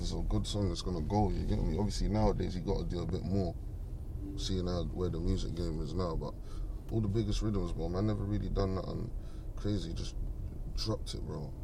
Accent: Tottenham, London, United Kingdom; I was all around Tottenham. You get me? Like, I grew up in Phillip Lane, innit? It's literally like one road from the estate.

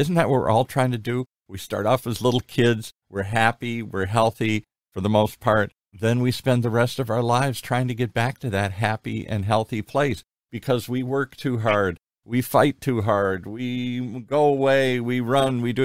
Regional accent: Ireland; just because I'm Irish doesn't mean I understand this

